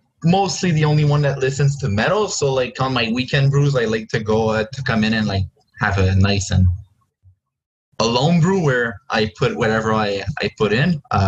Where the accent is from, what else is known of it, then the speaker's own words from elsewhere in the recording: Joliette, Quebec, Canada; I'm from Joliette, so it goes with it.